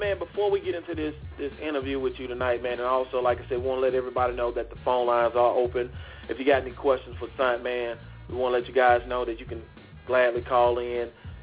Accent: Mississippi, United States; And all of our listeners out there, you may know that me and Alan, we are from Mississippi. And, you know what I'm saying, we rep our state very well, I must say.

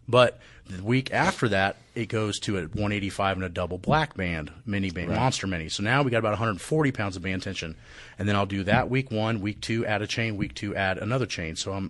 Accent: Indiana, United States; Ed Cohen was really close to where I grew up. I grew up in Indiana.

